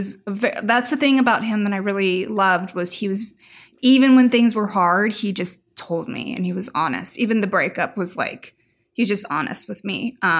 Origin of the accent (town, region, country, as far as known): Phoenix, Arizona, United States